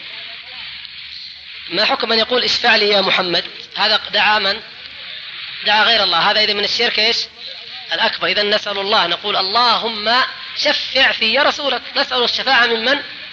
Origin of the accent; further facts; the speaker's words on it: Egypt; moved away; أنا مصري أعمل هنا، وإذا ذهبت إلى القاهرة